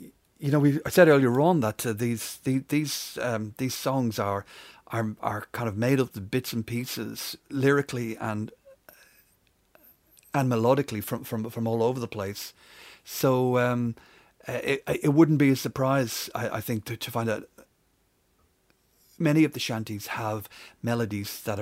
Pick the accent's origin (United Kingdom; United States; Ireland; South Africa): Ireland; Dublin, Leinster; We all learned this at school when I was growing up in Dublin in the 60s and 70s.